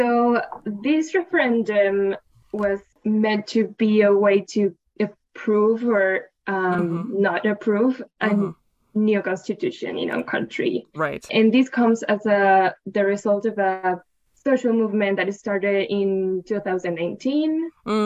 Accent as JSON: {"language": "English", "town": "Santiago", "region": "Santiago Metropolitan Region", "country": "Chile", "tie": "born or raised there", "second_language": "English", "moved": "as an adult", "lives_now": "United States", "said": "I'm originally from Santiago, from Chile. Mm-hmm. And I spent most of my life in the southwest area of Santiago. Mm-hmm. But I've been here in the US for 5 years."}